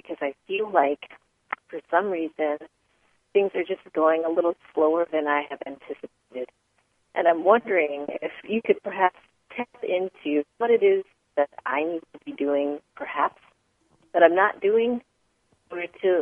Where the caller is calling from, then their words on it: San Diego, California, United States; Oh, I'm sorry. I'm calling from California.